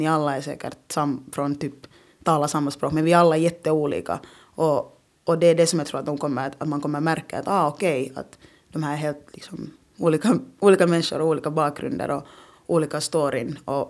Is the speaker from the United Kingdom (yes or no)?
no; Finland; first language rw; Jag ska liksom lära mig mitt modersmål som är då Kinyarwanda och då också samtidigt lära mig då finska och svenska.